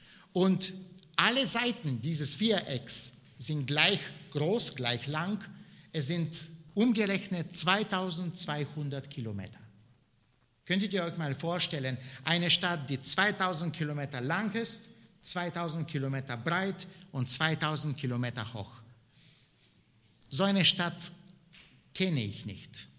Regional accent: Bulgaria; In meiner Heimat, in Bulgarien, waren wir als die Sabbathalter bekannt.

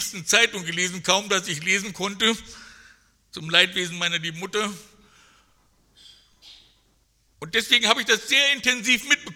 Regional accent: Braunschweig, Lower Saxony, Germany; Ich habe meine Kindheit in Braunschweig verbracht und Braunschweig ist ein Katzensprung von Helmstedt entfernt und damit auch ein Katzensprung von der damaligen Zonengrenze.

